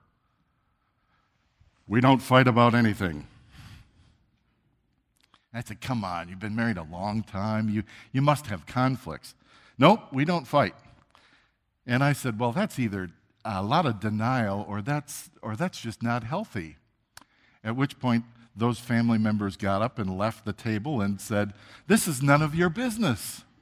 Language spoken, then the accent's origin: English; Wisconsin, United States; A few weeks ago, we as a family went to my hometown and home country of Wisconsin. We do that twice a year.